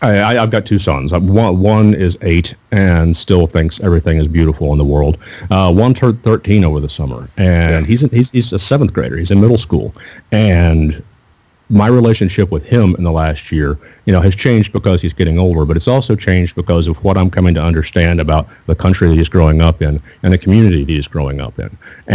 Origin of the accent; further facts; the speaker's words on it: Missouri, United States; moved away; also born or lived in Mississippi / South Carolina; I grew up in Missouri, which some people might still consider the South, but I moved to the South in 1997 to Mississippi